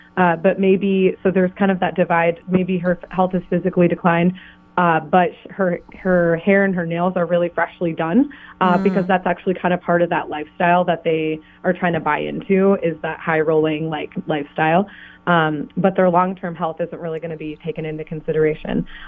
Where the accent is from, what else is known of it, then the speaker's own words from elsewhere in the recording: Eau Claire, Wisconsin, United States; So we're from Eau Claire.